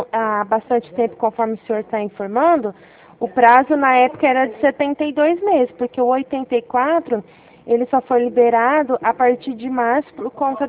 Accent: Ribeirão Preto, São Paulo, Brazil; Eu sou da cidade de Ribeirão Preto.

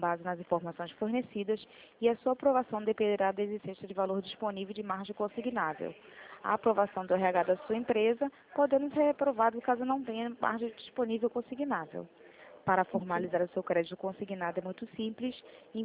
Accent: Caxias, Brazil; sou de Caxias

